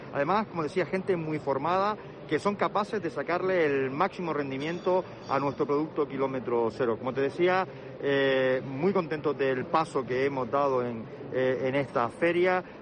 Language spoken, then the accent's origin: Spanish; Arguineguín, Canary Islands, Spain; sabes que soy de Arguineguín